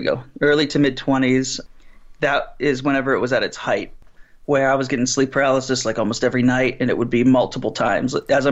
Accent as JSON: {"language": "English", "town": "Pittsburgh", "region": "Pennsylvania", "country": "United States", "said": "I'm from Pittsburgh."}